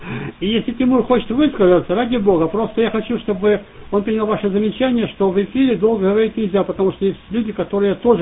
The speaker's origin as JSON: {"language": "Russian", "region": "Donbas", "country": "Ukraine", "tie": "born or raised there", "lives_now": "Canada", "said": "я с Украины родом, а … Я с Донбасса родом, и, собственно, русский и украинский для нас это как французский и английский здесь, в Канаде. Вот я разговариваю без проблем на обоих языках."}